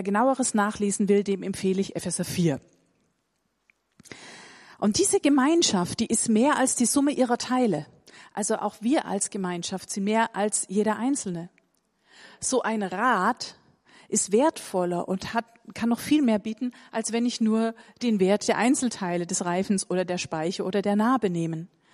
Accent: Baden-Württemberg, Germany; mir sehr sympathisch als Schwäbin

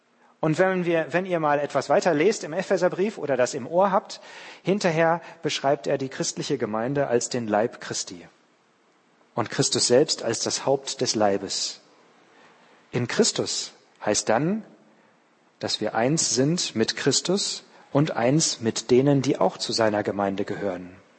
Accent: Münster, North Rhine-Westphalia, Germany; Ich bin in Münster in Westfalen groß geworden, eine sehr katholisch geprägte Stadt.

